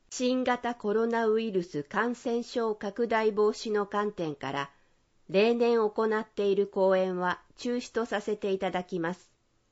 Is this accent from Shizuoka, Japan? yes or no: no; Yokkaichi, Mie, Japan; 地元四日市で働けることを嬉しく思いながら